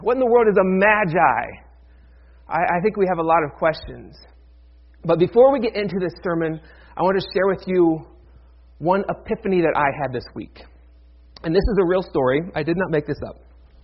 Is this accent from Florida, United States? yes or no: no; Ohio, United States; We've been living in Virginia for a number of years now. I grew up in Ohio. I am a Yankee. I speak like an outsider.